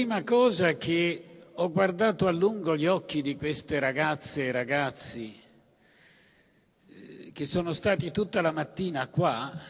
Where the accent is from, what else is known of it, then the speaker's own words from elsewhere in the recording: Sicily, Italy; Io sono siciliano.